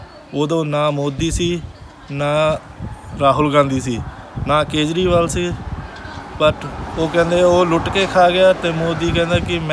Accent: Punjab, India; now in Australia; ਮੈਂ ਆਸਟ੍ਰੇਲੀਆ 'ਚ ਰਹਿ ਰਿਹਾ ਲਾਸਟ 15 ਸਾਲਾਂ ਤੋਂ। ਵੈਸੇ ਮੈਂ ਪੰਜਾਬ ਤੋਂ ਹਾਂ

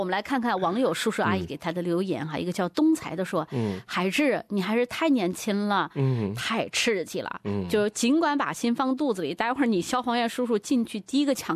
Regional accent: Mianyang, Sichuan, China; 哎呦，来自我故乡的一条消息哈

